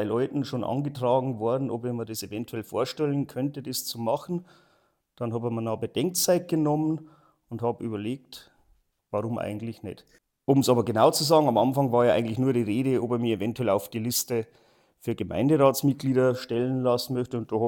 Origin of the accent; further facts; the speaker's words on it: Neukirchen, Bavaria, Germany; In Neukirchen bin ich einfach aufgewachsen.